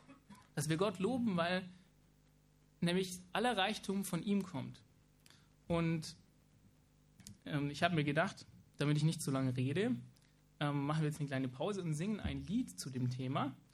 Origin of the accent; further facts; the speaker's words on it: Germany; ganz besonders als Deutsche. Wir hier in unserer Region zum Beispiel, wir profitieren auch ganz viel davon, dass Waffen exportiert werden.